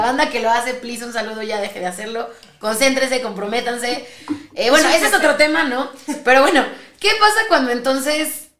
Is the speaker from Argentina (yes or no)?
no; Mexico; todas las personas realmente, como mexicanos, vivimos literal para la quincena.